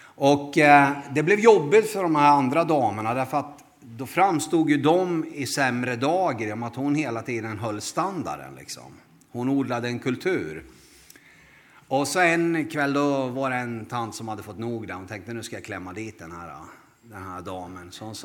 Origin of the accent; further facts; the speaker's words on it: Värnamo, Jönköping County, Sweden; Jag kommer från Värnamo, men jag är inte smålänning, kanske ni hör på dialekten. Jag tycker själv att jag är smålänning efter 20 år där, men det tycker inte de som bor där. Utan de tycker jag har någon annan dialekt.